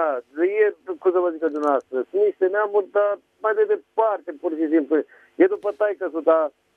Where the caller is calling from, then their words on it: Dâmbovița, Romania; și sunt din Dâmbovița.